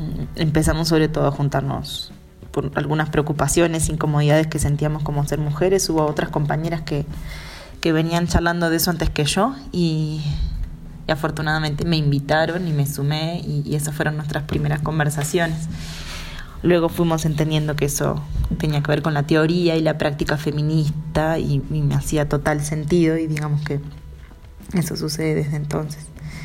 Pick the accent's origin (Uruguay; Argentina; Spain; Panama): Uruguay; Durazno; also born or lived in Mexico; now in Montevideo, Uruguay; Soy mitad duraznense y mitad montevideana. Nací en Duraznos, ahí crecí y hace muchos años que vivo en Montevideo.